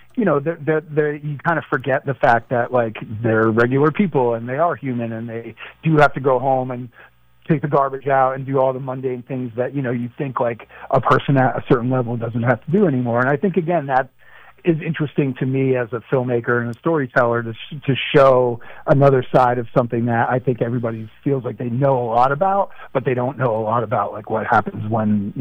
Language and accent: English; New Jersey, United States; now in Philadelphia, United States; I grew up in North Jersey, and my father was a huge Jets fan. I wasn't much of a Jets fan growing up, and then I ended up moving to Philadelphia in 93